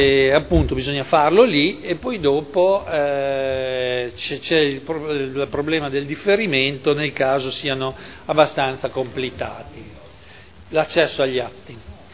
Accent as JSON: {"language": "Italian", "town": "Modena", "region": "Emilia-Romagna", "country": "Italy", "said": "noi che siamo di Modena"}